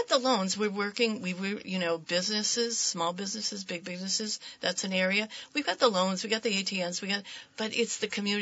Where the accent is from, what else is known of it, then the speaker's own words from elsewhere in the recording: Vermont, United States; Just a little, here I'm from Vermont.